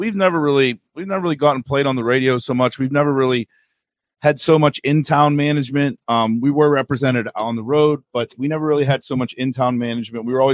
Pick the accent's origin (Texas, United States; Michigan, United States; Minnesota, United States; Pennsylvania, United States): Pennsylvania, United States; Dormont; We're from Joe and I are from Dormont